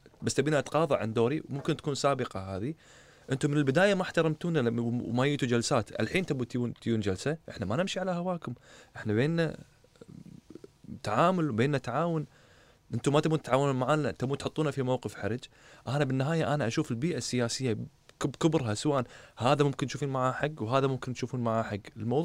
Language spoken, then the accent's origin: Arabic; Kuwait; يعني اليوم أنا كشاب كويتي أشوف سعر البيت بسعر الأرض بروحها